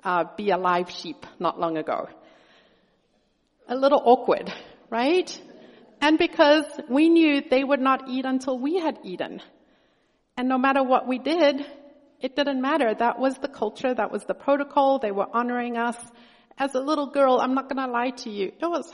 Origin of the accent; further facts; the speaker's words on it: South Africa; I'm from South Africa. My parents worked amongst the Xhosa people, one of the black people groups in South Africa. I grew up a pretty unusual white family